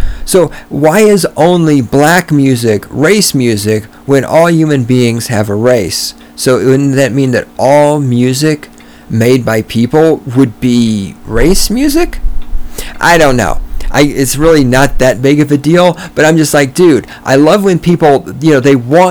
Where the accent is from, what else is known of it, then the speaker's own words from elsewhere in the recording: Texas, United States; I know how I got there, because I'm from the South. I know this. Even when I was a kid in the South, in Texas, white people used the word nigger.